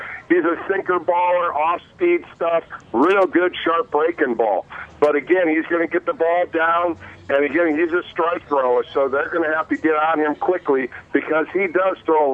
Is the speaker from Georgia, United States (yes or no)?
no; Toledo, Ohio, United States; moved away; I was a big Tiger fan growing up in Toledo, Ohio.